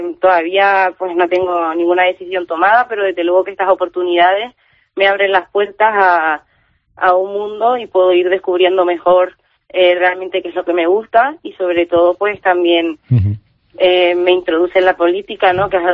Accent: Canary Islands, Spain; somos la solución a muchos problemas que nos encontramos como Canarias, como España, como país y también como Europa.

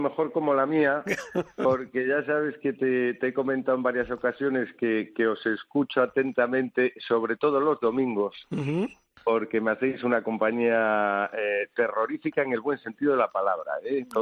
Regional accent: A Coruña, Galicia, Spain; como buen coruñés

